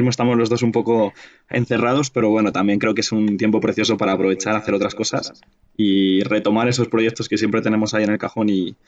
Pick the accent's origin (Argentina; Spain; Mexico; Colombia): Spain; Madrid, Community of Madrid; also born or lived in Milan, Italy; yo soy diseñador industrial de Madrid, aunque también estuve viviendo en Milán hasta hace no mucho. Volví a España este último año, este 2020